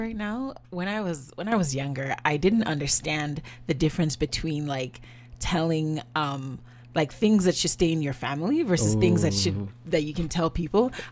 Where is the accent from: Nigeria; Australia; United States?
Nigeria; and obviously I'm Nigerian